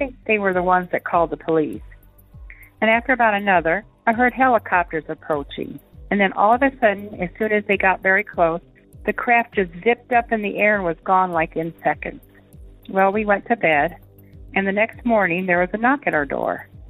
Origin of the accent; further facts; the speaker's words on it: New Haven, Indiana, United States; I was born in Fort Wayne, Indiana, and we lived in a small town near there, New Haven, Indiana. It was kind of a rural area just outside of Fort Wayne.